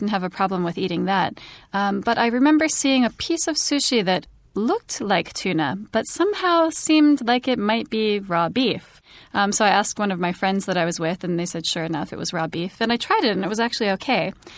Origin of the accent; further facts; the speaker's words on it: United States; moved away as an adult; now in Japan; Growing up in the States, eating raw meat really isn't a common thing to do.